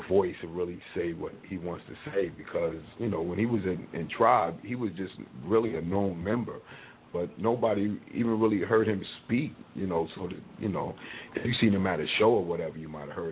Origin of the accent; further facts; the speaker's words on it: Brooklyn, New York, United States; I'm from Brooklyn, you know. Originally from Brooklyn, New York, representing BK.